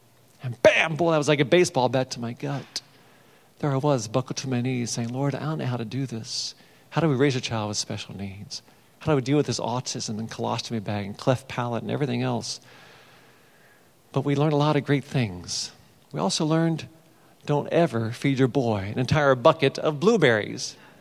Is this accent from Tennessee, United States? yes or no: no; Cincinnati, Ohio, United States; And so I grew up there in Cincinnati. I studied piano as a youngster at the Conservatory of Music.